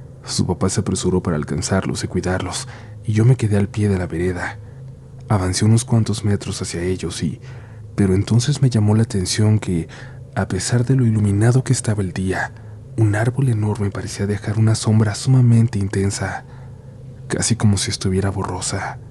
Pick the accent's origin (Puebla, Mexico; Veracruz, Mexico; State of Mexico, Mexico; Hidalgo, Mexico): Veracruz, Mexico; Córdoba; moved away as an adult; now in Mexico City, Mexico; Soy originaria de Córdoba, Veracruz, pero desde el 2010 vivo en la Ciudad de México, en aquel entonces aún llamada Distrito Federal. Desde entonces nos hemos mantenido en constante movimiento, viviendo en diversos barrios de la ciudad, por lo que nos tocó estar algún tiempo en la delegación Iztapalapa.